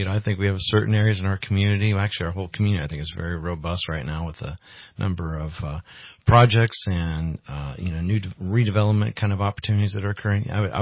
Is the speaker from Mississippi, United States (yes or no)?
no; Redding, California, United States; I grew up in the North State, so I grew up here, and I was born in Reading, and I've been here since 1970.